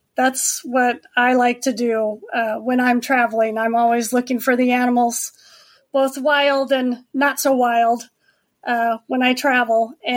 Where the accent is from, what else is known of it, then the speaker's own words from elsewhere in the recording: Nebraska, United States; also born or lived in Denver; now in Charlotte, United States; I was born and raised in Nebraska. And then lived in Denver, Colorado for over 20 years. We moved to Charlotte in February of 2020.